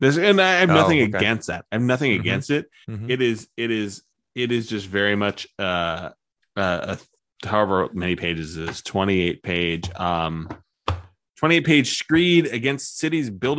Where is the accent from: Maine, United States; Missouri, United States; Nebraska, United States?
Nebraska, United States; I'm from Nebraska. It's Marianne all the way.